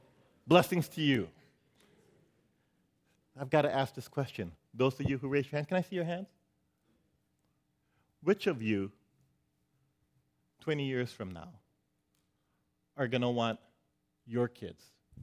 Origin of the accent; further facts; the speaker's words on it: Philippines; but I'm Filipino, and everybody is Auntie Ellen to me.